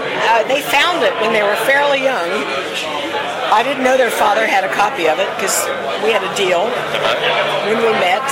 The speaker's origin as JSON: {"language": "English", "town": "Charleston", "region": "West Virginia", "country": "United States", "said": "I was from Charleston, which is right next door."}